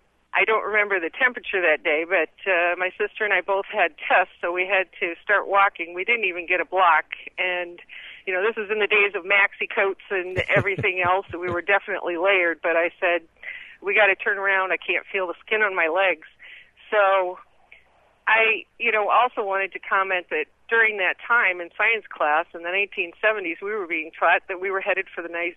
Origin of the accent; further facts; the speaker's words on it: Minnesota, United States; Well, my story is I grew up in Minnesota, and in the 70s, in 1975, we set a record where we went 67 days without ever getting above zero.